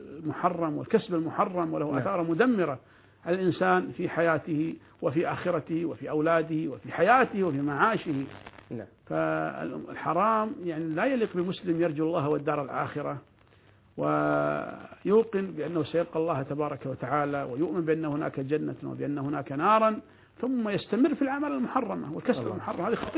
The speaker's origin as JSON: {"language": "Arabic", "country": "Kuwait", "said": "عندنا في الكويت"}